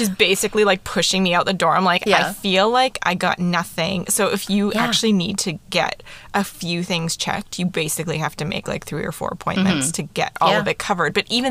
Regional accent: Canada; We're so Canadian.

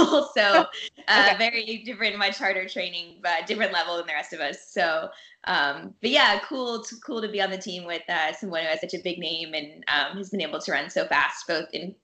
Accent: Georgia, United States; I grew up outside of Atlanta.

